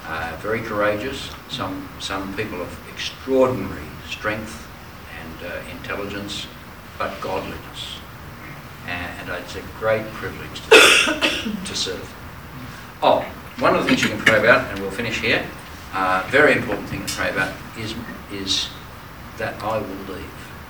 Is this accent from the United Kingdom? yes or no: no; Australia; the reason they chose me in the first place is that I'm an Australian.